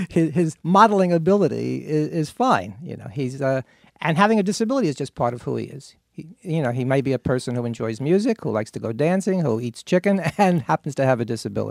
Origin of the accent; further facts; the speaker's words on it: Brooklyn, New York, United States; you know, I grew up in East New York, Brooklyn, and my parents on Saturday would say, let's go for chinks.